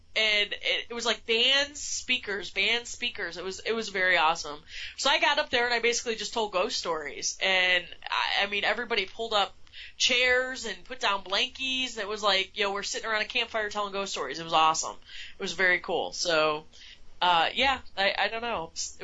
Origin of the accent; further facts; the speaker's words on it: Illinois, United States; I mean, we're from Illinois, you know.